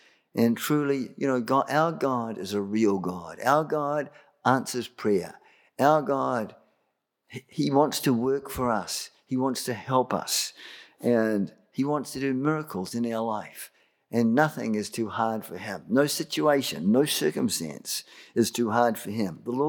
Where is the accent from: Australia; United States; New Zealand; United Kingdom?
New Zealand; we were coming, we're from New Zealand and so on.